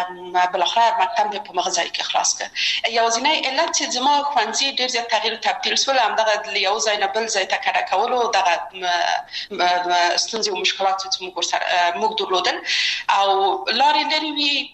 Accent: Kabul, Afghanistan; زه اصلا د میدان وردګو ولایت یم او په کابل کې بیا زیږیدلی یم په کابل کې زیږیدلی یم په کابل کې لوی اسوم په کابل کې می درسونه وویل او ټول کارونه فعالیتونه می په کابل کې و

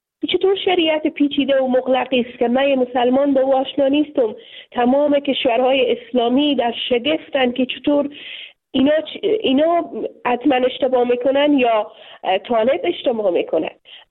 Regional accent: Afghanistan; اکثرا مسلمان از افغانستان هستیم، به خانواده های مسلمان در یک خانواده های سنتی که ارزش ها و باورهای دینی فرهنگی و اجتماعی خود خود داشته ما بزرگ شدیم

